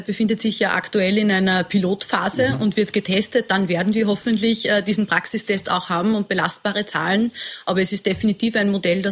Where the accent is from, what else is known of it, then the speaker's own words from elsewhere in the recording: Upper Austria, Austria; in meinem Heimatbundesland Oberösterreich wird das seit Jahren schon so gepflegt